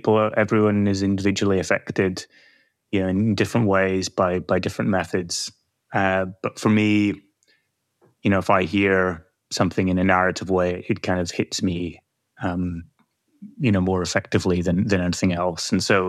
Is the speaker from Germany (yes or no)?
no; Ireland; I'm from Ireland